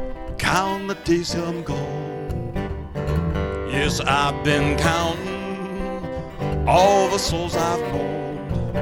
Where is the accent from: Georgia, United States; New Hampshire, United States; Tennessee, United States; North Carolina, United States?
New Hampshire, United States; Concord; And so I am from Concord, New Hampshire, and I make the trek down here.